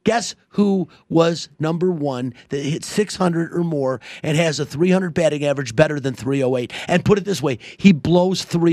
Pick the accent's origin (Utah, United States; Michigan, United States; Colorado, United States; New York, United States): Michigan, United States; Detroit; which I'm from Detroit Hockey Town